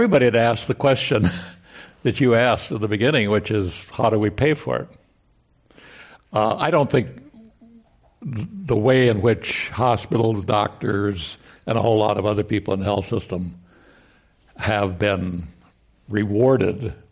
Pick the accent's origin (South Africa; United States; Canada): United States; Minnesota; When the Justice Department came to investigate my hometown area in the middle of Minnesota, 400,000 people